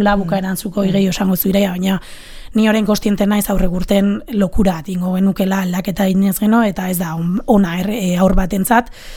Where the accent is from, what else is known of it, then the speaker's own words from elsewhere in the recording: San Sebastián, Basque Country, Spain; ni donostiarra naiz. Eta nere jobak aurreskoletan egon dia Donostin